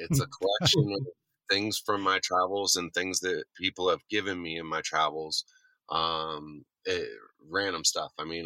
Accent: Jackson, Wyoming, United States; You know, it really goes back to my hometown of Jackson, Wyoming.

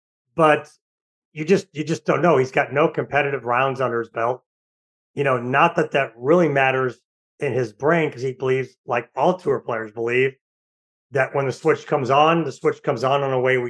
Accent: St. Louis, Missouri, United States; I'm from St. Louis, you know, you can't introduce that in that area.

